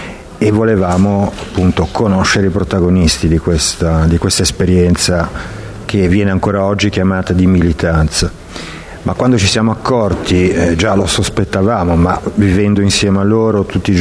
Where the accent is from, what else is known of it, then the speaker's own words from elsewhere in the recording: Genoa, Liguria, Italy; proveniamo da Genova, abbiamo vissuto il G8